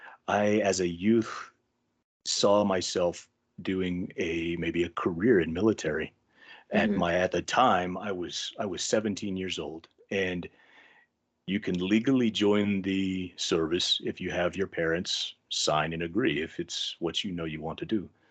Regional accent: Texas, United States; So growing up in Texas, originally spent a lot of my time, you know, outdoors, horses, and the wilderness.

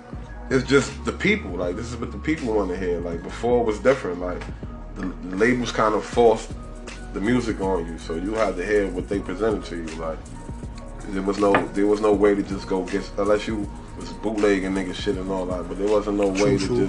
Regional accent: New York City, New York, United States; from East New York. You know what I mean? Pink Houses, Brooklyn.

